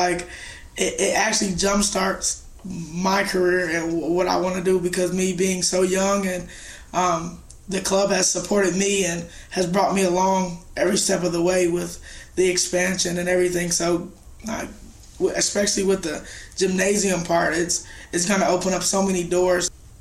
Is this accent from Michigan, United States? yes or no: yes; Detroit, Michigan, United States; moved away as an adult; I'm from Detroit, Michigan. I grew up in a Boys and Girls Club, and as did my brothers. And I moved to Missouri 2 years ago and got a job as a youth development professional.